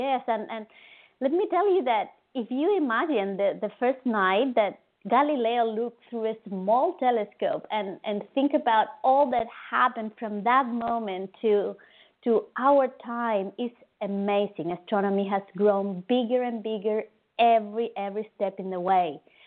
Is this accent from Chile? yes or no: yes; Chile; English is a second language; Yes, I'm a Chilean citizen, actually. I was born and raised in Chile